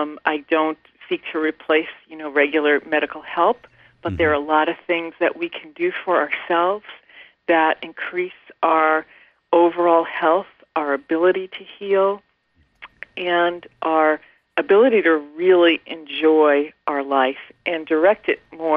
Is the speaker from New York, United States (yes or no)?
yes; New York City, New York, United States; now in Marquette, United States; On the edge of that, in Bayside, Queens.